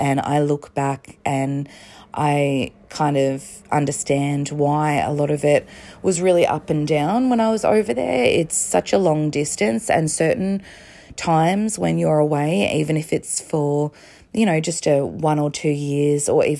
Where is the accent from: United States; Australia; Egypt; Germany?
Australia; As an Australian, I'm ashamed to say I've never gone to New Zealand.